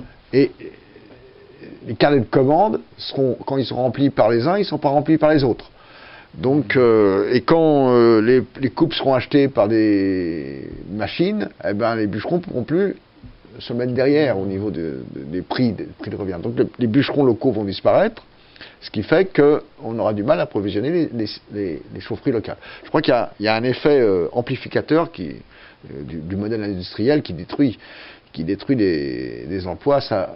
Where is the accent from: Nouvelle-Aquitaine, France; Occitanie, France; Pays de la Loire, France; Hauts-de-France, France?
Occitanie, France; Saint-Jean-du-Gard; moi je suis de Saint-Jean-du-Gard, comme Jean-Luc Bourrelli.